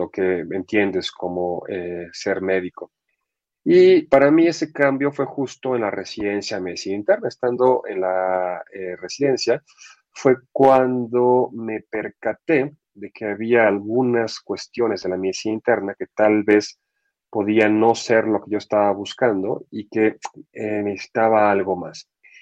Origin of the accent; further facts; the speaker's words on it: Mexico; nosotros hoy en día como cultura mexicana